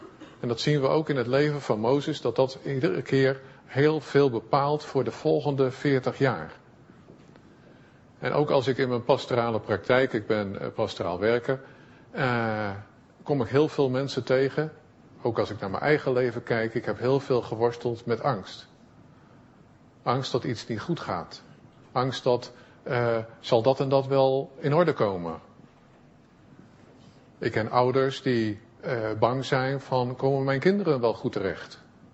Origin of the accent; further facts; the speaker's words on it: Zoetermeer, South Holland, Netherlands; Ik kom uit Zoetermeer, de groeten uit, van de gemeente uit Zoetermeer, zeg maar.